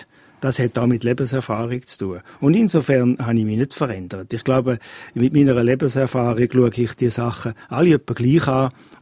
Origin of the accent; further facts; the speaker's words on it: Appenzell, Switzerland; ich bin Appenzeller und wenn man mich herausfordert, dann bleibe ich erst recht.